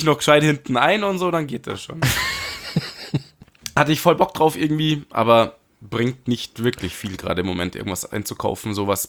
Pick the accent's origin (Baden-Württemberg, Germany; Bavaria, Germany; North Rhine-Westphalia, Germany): Bavaria, Germany; Munich; mir als Münchner Kindl